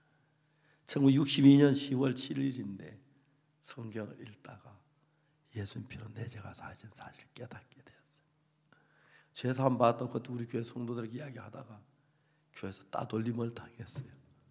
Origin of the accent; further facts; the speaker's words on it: South Korea; 한국 사람으로서는 제가 처음으로